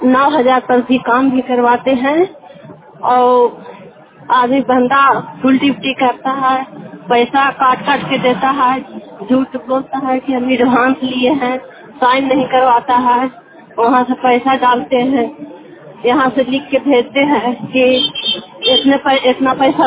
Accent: Bihar, India; मैं बिहार के रहने वाला हूँ। आई एम फ्रॉम काठन में रहते हैं।

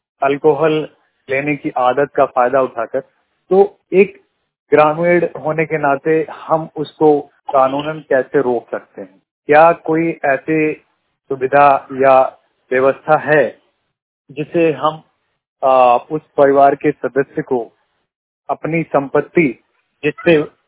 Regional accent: Batora, Uttar Pradesh, India; और मैं ग्राम बटोरा पोस्ट मीरा नगर तहसील महमूदाबाद और जिला सीतापुर का रहने वाला हूँ।

